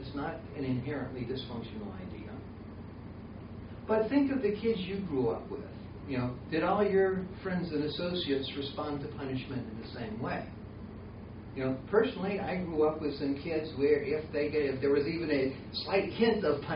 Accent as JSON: {"language": "English", "region": "Deep South", "country": "United States", "tie": "born or raised there", "said": "You know, I grew up in the Deep South, and where we lived, you know, it was the norm was if you're friends with somebody, you just drop by unannounced."}